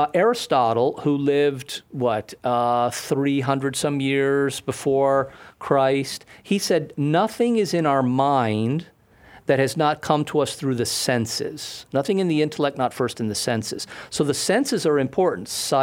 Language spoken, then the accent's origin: English; Connecticut, United States; now in Wisconsin, United States; I'm in Wisconsin now. Well, I'm in California this afternoon, but I'm stationed in Wisconsin. I'm from Connecticut.